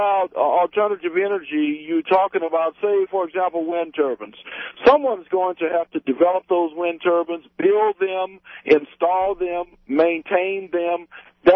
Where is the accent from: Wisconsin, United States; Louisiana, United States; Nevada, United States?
Louisiana, United States; I'm from Louisiana, and we're seeing more ethanol plants being built in Louisiana because of the sugarcane availability